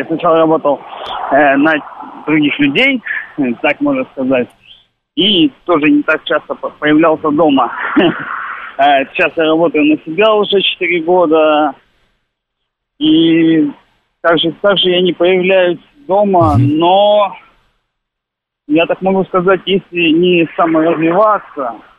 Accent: Petrozavodsk, Republic of Karelia, Russia; moved away as an adult; now in Moscow, Russia; Я не москвич, не из Подмосковья. Приехал 8 лет назад из такого славного республики Карелия, город Петрозаводск.

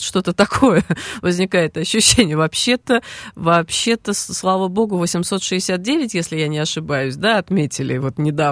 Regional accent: Moscow, Russia; Поражает именно как коренную москвичку.

